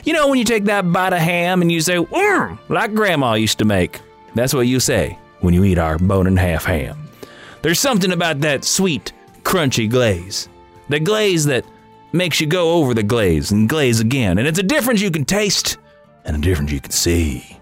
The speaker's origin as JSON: {"language": "English", "region": "New England", "country": "United States", "said": "Because, you know, I'm from New England."}